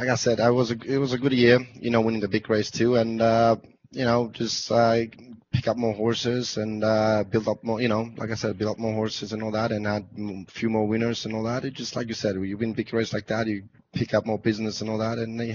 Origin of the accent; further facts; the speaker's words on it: Cyprus; We're from Cyprus